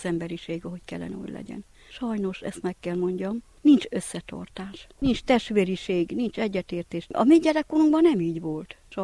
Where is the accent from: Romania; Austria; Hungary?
Romania; Székelyabod, Mureș County; also born or lived in Arad; Aradon éltem 45 évet. Itt születtem, itt nevelkedtem, itt vagyok Abbodon.